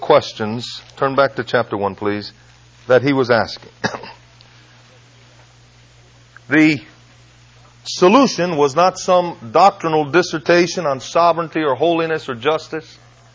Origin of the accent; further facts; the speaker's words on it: Waterbury, Connecticut, United States; When I was a child, growing up in Waterbury, Connecticut